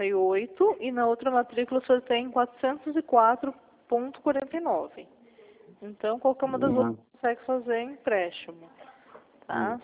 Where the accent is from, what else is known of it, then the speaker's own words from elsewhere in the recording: Ponta Porã, Mato Grosso do Sul, Brazil; Eu sou de Ponta Porã